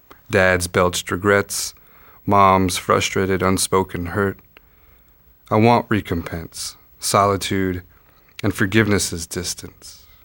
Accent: Arizona, United States; also born or lived in Alaska; I'm from the Arizona desert. I need sunshine.

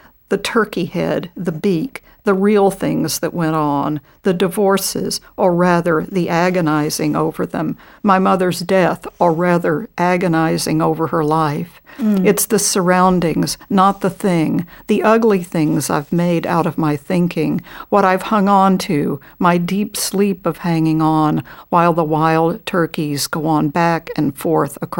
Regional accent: Columbia, Missouri, United States; born there; I was born in Columbia, Missouri, but we lived for a year in Akron, Ohio, and a year in Middlebury, Vermont.

